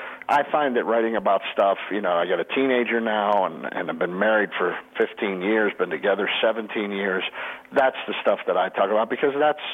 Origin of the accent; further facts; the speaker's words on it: Pennsylvania, United States; I call into my hometown radio show, WDVE.